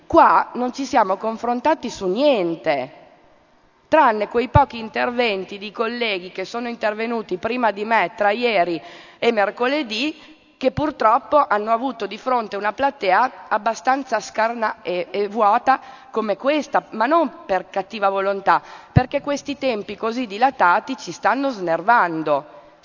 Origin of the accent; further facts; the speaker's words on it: Parma, Emilia-Romagna, Italy; io vengo da Parma